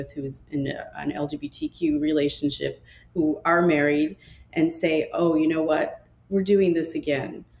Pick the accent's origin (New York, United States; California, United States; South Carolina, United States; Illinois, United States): Illinois, United States; Evanston; We've been a couple for 30 years, and we've been legally married since 2014. We're from Evanston, Illinois.